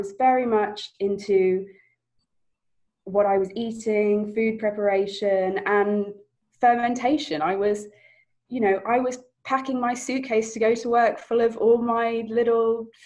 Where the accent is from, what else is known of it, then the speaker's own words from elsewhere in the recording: England, United Kingdom; I was living in Australia, but I'm English, obviously. So I traveled back to England for a friend's wedding.